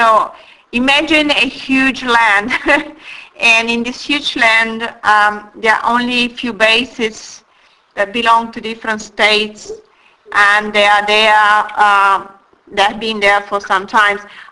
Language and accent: English; Italy; Well, I'm originally from Italy. I'm not British.